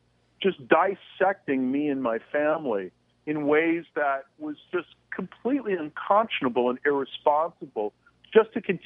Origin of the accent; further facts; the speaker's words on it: Chicago, Illinois, United States; born there; I was born in Chicago.